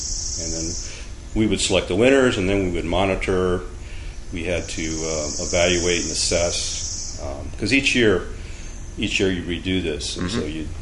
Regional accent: Covington, Kentucky, United States; born there; also born or lived in Northern Virginia; now in Virginia, United States; Well, I was born in Covington, Kentucky, but I never lived there. I was an Army brat, so we moved around quite a bit, and ended up going to high school for 2 years in Northern Virginia

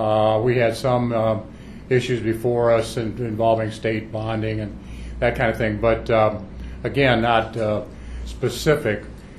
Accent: Findlay, Ohio, United States; Marathon Oil Company, which is in my hometown, the largest employer mm-hmm. In my hometown.

